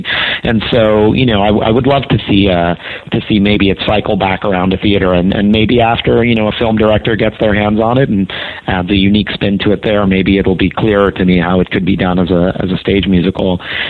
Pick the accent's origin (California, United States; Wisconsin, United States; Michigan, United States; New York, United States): New York, United States; New York City; I grew up in New York City, right here in the city, and my parents were lovers of the arts